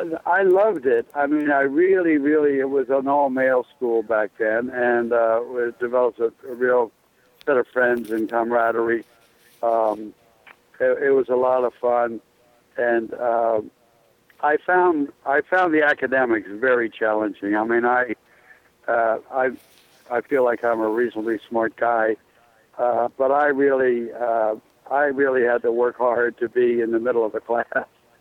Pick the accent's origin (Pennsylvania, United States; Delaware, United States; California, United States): Delaware, United States; Claymont; We lived in a little town called Claymont, Delaware, and then later moved when I was in first grade